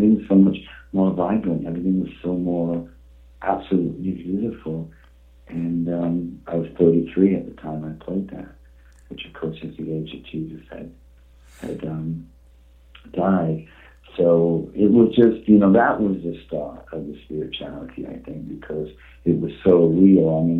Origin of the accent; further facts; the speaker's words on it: England, United Kingdom; being English, he was kind of cold, so to speak, when we're English.